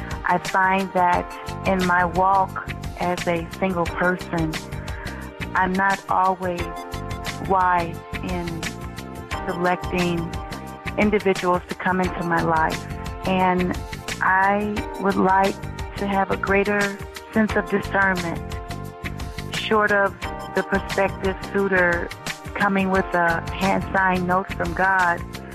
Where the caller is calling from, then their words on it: Buckeye, Arizona, United States; I'm calling from Buckeye, Arizona.